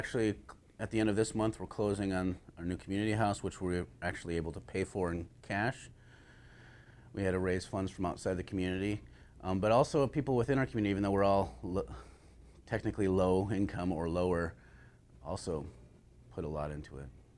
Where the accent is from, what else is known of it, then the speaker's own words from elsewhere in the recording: Minnesota, United States; I'm from Minnesota. We're very passive-aggressive people.